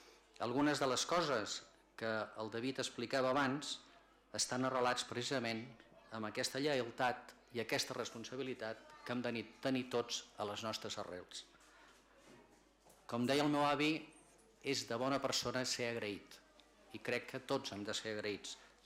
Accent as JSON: {"language": "Catalan", "town": "L'Espluga de Francolí", "region": "Catalonia", "country": "Spain", "tie": "born or raised there", "said": "per algú que està profundament orgullós de les seves arrels espluguines és quelcom que impregna i que incrementa a la vegada el meu deute d'agraïment amb el meu poble, amb l'Espluga."}